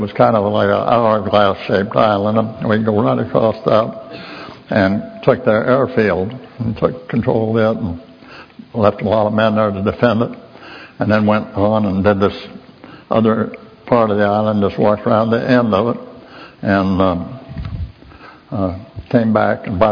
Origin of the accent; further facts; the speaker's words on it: Kansas City, Missouri, United States; I grew up in Kansas City